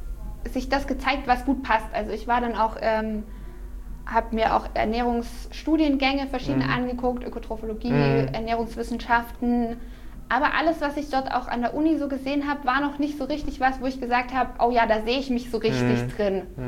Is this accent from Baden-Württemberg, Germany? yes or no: yes; Kuppingen, Baden-Württemberg, Germany; Ja, ich komme aus Kuppingen, also bin quasi Herrenbergerin schon seit immer. Bin dort aufgewachsen, zusammen mit 3 Brüdern.